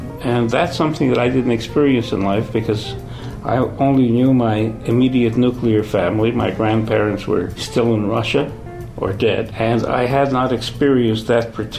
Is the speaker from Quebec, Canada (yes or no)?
yes; Montreal, Quebec, Canada; when I was growing up on the Main, on St. Lawrence Boulevard, as we knew it, we lived on the east side of the street, just below Duluth.